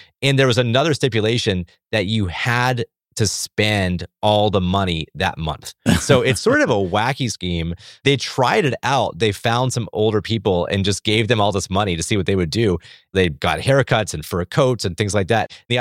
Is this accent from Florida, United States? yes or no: yes; Florida, United States; I'm from Florida. I grew up surrounded by older people